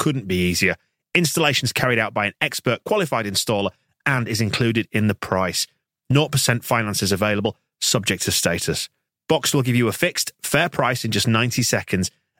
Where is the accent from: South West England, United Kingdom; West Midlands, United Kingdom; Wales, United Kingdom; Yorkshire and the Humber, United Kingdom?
Yorkshire and the Humber, United Kingdom; I'm a Yorkshireman